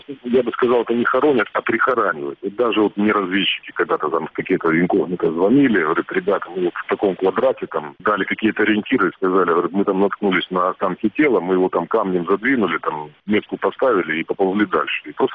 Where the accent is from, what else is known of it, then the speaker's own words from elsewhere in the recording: Kyiv, Ukraine; же узнают, что мы из Киева